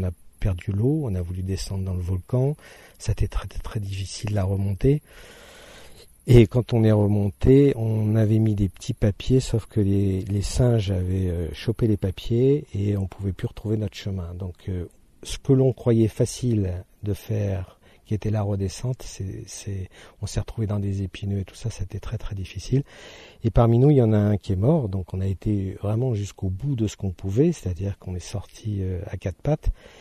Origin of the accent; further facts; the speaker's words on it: Normandy, France; Moi je viens de Normandie, d'une société plutôt urbaine, d'un milieu plutôt bourgeois.